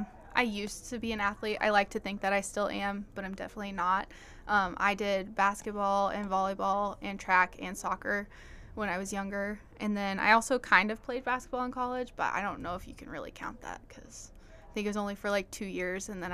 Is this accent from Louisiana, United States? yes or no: no; Henderson, Nebraska, United States; Yeah, so I'm originally from Henderson, Nebraska, which is about 45 minutes down the road from here.